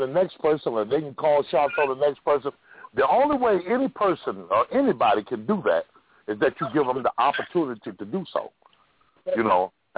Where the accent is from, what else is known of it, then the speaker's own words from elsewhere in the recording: Greenville, Mississippi, United States; I've never cared about 8th mile racing because I came from Greenville, Mississippi.